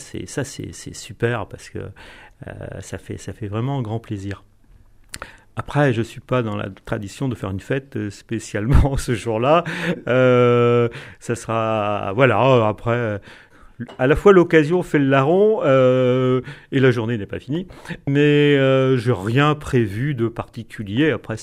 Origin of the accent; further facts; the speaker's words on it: Concarneau, Brittany, France; born there; Je suis né à Concarneau et quand on est à Concarneau, on est baigné par les ambiances portuaires, le monde maritime.